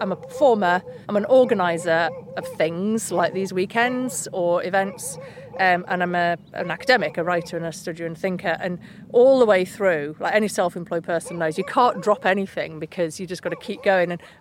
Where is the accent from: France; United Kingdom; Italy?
United Kingdom; Keighley, Yorkshire and the Humber; I'm from Keighley, West Yorkshire, where nobody... Well, people either went to university if they'd been brought up by doctors, but most people, there was just no aspiration. And I was brought up by a single parent in the Thatcher years with no money, total poverty upbringing, really.